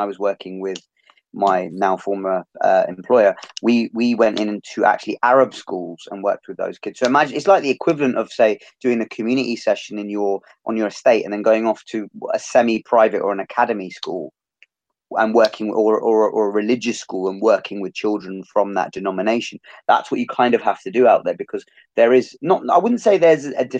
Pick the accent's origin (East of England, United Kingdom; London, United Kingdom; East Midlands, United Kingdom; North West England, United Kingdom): London, United Kingdom; Ealing; I'm from Ealing originally.